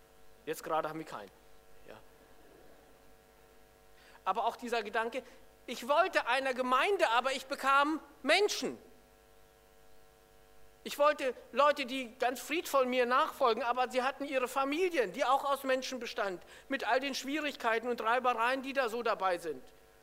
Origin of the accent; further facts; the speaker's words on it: Wolfsburg, Lower Saxony, Germany; Also ich komme aus Wolfsburg und früher, als noch nicht alles zugebaut war, das ist so der Süden, der Lüneburger Heide.